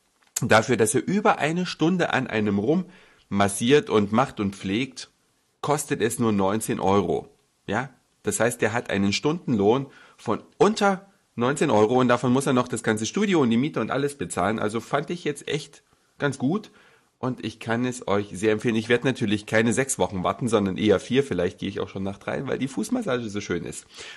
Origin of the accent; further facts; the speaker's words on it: Hamburg, Germany; Und als Hamburger hat man es deswegen schon manchmal ein bisschen satt und denkt, schon wieder Feuerwerk.